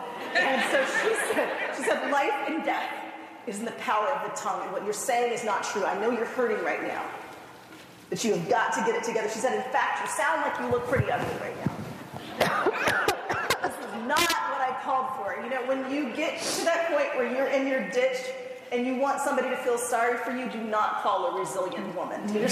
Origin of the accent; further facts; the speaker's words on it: Denver, Colorado, United States; now in Atlanta, United States; We messaged each other and realized that although we grew up in Denver, Colorado, we were both living in Atlanta.